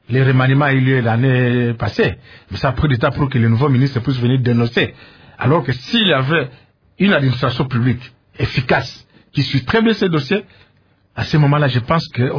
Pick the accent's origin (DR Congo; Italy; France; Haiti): DR Congo; Ça se passe que chez nous au Congo.